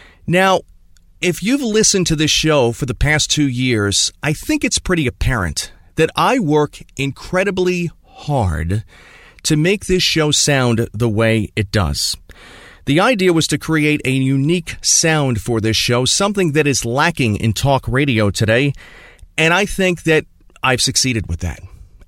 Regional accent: New Jersey, United States; I'm from New Jersey, so this is not New York, not Philadelphia. I'm proud that it's a New Jersey sound

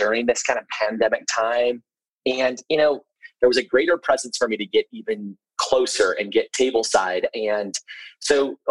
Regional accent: Sandy, Utah, United States; moved away; What's interesting is that I'm actually from Sandy, Utah. So I've not lived in Sandy for many years

